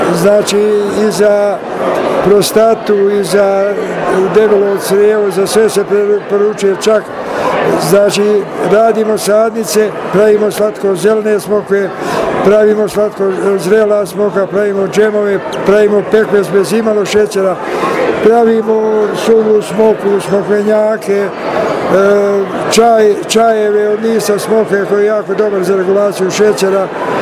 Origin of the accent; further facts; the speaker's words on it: Trebinje, Republika Srpska, Bosnia & Herzegovina; dolazim iz Trebinja, grada sunca, kamena, vina, čajeva, sira i lijepih žena.